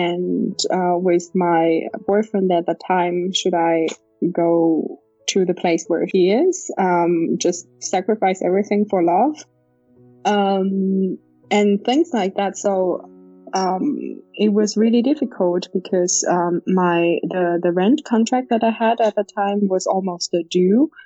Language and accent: English; Tibet, China; English is a second language; I'm from Tibet.